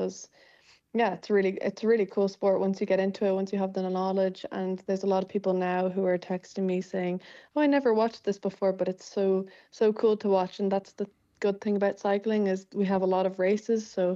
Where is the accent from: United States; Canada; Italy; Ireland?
Ireland; And even when we're from Ireland